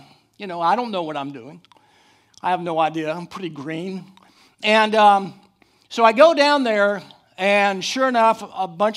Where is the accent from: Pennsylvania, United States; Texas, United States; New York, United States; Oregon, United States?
Texas, United States; Dallas; I'm originally from Dallas, Texas, that is. And hook 'em horns.